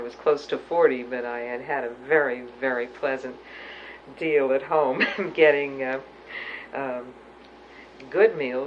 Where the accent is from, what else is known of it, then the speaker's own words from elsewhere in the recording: Pittsburgh, Pennsylvania, United States; I was growing up in Pittsburgh in Squirrel Hill.